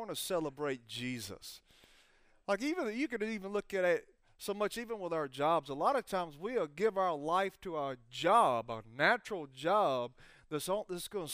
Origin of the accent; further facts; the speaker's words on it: Alabama, United States; I'm from Alabama, so it's roll tide, bro. I mean, football's a big thing there.